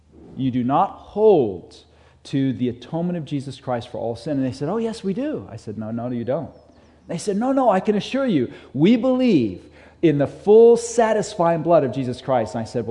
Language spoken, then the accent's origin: English; England, United Kingdom; now in United States; I had an easy time when I was in high school because I was raised in England.